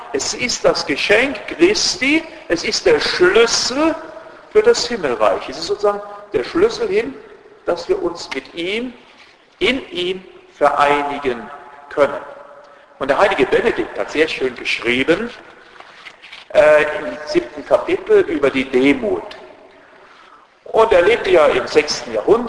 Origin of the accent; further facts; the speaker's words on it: Southern Germany, Germany; now in Vienna, Austria; Ich bin aus dem Süden Deutschlands.